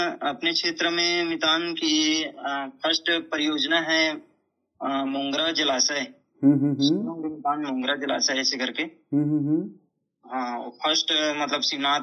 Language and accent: Hindi; Thakur Bandha, Chhattisgarh, India; वैसे तो मेरा गांव ठाकुर बांधा है और पोस्ट मुड़पार है, तहसील अम्बगढ़ चौकी है और जिला मोहला मानपुर है।